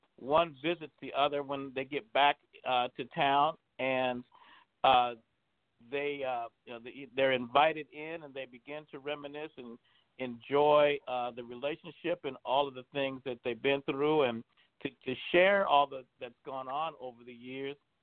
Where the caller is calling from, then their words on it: Seattle, Washington, United States; Seattle, Washington.